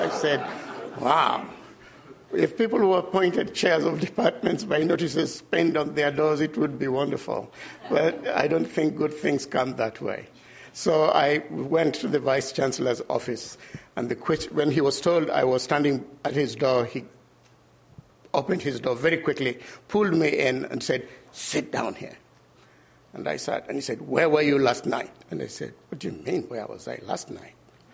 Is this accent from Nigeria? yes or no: no; Kenya; I'm a Kenyan.